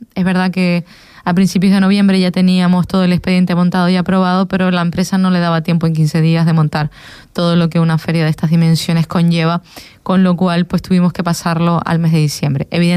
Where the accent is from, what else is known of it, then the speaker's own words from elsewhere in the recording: Canary Islands, Spain; yo me siento canaria y mejor era casi por igual, ¿no?